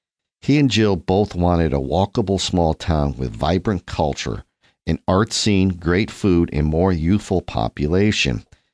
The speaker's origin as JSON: {"language": "English", "town": "Dayton", "region": "Ohio", "country": "United States", "tie": "born there", "said": "I was born in Dayton, in Ohio. My dad was in the military."}